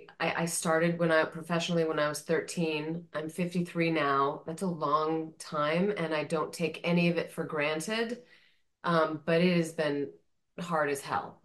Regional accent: Cedar Falls, Iowa, United States; I grew up in Cedar Falls, Iowa.

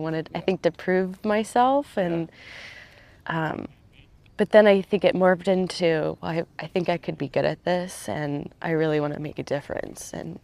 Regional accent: Maryland, United States; I don't come from a military family, but I grew up in Southern Maryland. So huge military influence.

